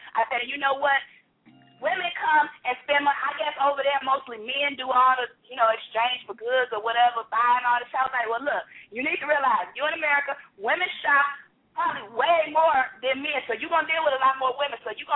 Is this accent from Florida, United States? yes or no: no; Michigan, United States; I'm from Michigan